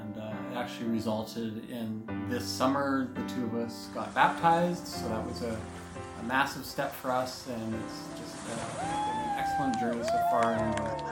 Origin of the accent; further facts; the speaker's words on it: Victoria, British Columbia, Canada; Hi everyone … We're from Victoria.